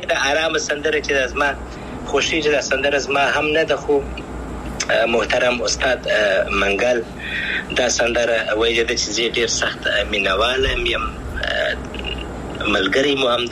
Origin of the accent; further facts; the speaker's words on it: Afghanistan; زه افغان یم ان شاء الله بیا به افغانستان ته ولاړ سم